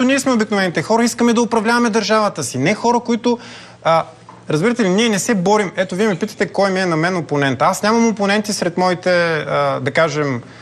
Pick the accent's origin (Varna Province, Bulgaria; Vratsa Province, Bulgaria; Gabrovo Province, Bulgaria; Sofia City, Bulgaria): Varna Province, Bulgaria; Varna; аз живея във Варна и съм роден във Варна. И съм роден в краен квартал, в Аспарухово, израснах в друг краен квартал.